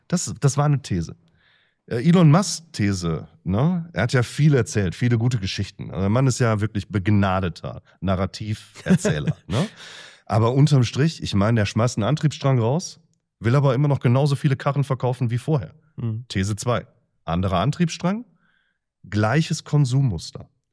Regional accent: Essen, North Rhine-Westphalia, Germany; Also ich komme aus Essen und Essen ist ja nun mal wirklich keine Kleinstadt.

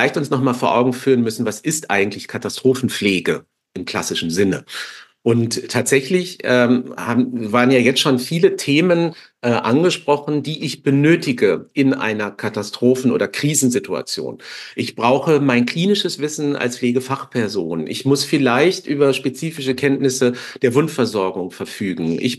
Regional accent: Austria; bei uns in Österreich

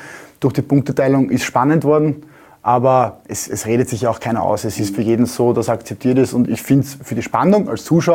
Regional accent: Eastern Austria, Austria; born there; Ich selber bin ja gebürtig aus dem Osten Österreichs und liebe Tirol für die Vielfältigkeit.

